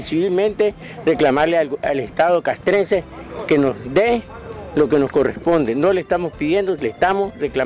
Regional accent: Nicaragua; personas que somos del Estado de Nicaragua. No somos extranjeros, sino que somos nicaragüenses.

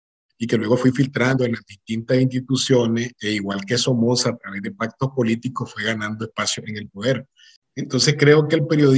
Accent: Nicaragua; Y todos nosotros como nicaragüenses

